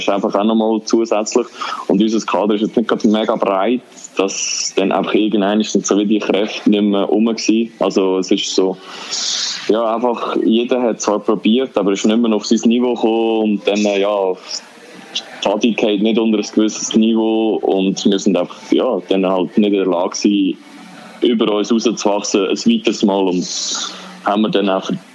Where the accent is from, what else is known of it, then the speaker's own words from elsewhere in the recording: Aargau, Switzerland; Ja, also mal als Aargauer in Bern musst du wirklich...